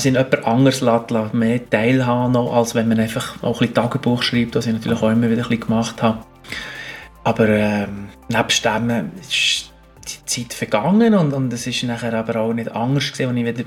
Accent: Bern, Switzerland; ich zwar in Bern lange daheim war, und als Berner

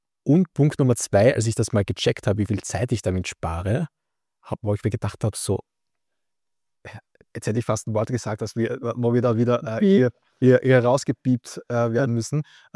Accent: Austria; wir sind ja beide Österreicher, wir sind mitten in Wien.

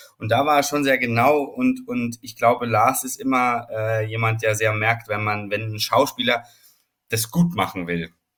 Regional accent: Vorarlberg, Austria; now in Germany; Käse aus meiner Heimat gibt, aus Vorarlberg.

